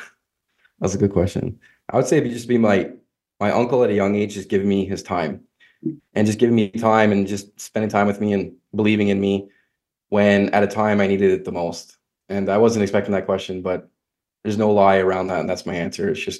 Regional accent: Canada; I'm a Canadian that's too honest.

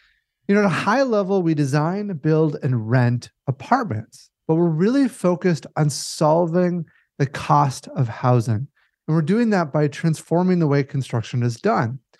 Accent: Minnesota, United States; Boy, it's primarily Minnesota. You know, I grew up, was born and raised here

